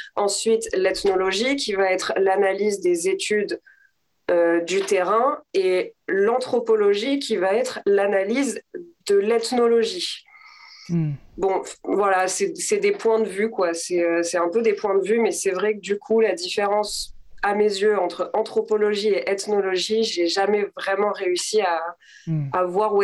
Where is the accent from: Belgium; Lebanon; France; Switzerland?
France; Southern France; j'ai 29 ans, je viens du sud de la France et j'ai fait pas mal d'études.